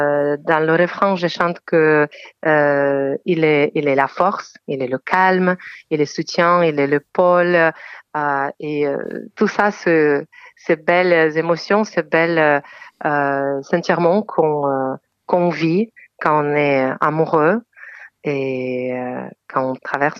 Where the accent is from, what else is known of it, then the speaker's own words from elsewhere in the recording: Ukraine; moved away as an adult; now in France; je viens d'Ukraine, donc je vis toute ma vie en Ukraine et je vis en France depuis 8 ans.